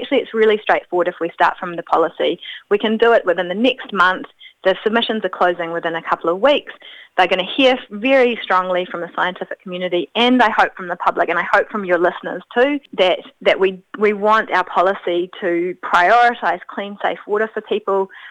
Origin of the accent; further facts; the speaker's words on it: Auckland, New Zealand; very long overdue in my hometown of Auckland.